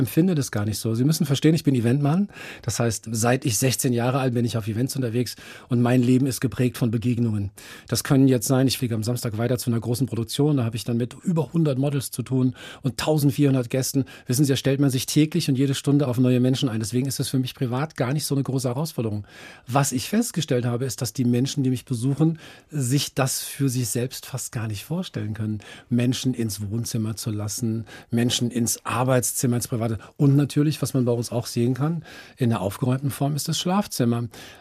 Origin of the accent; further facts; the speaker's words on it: Frankfurt, Hesse, Germany; Und da habe ich mir gedacht, als Frankfurter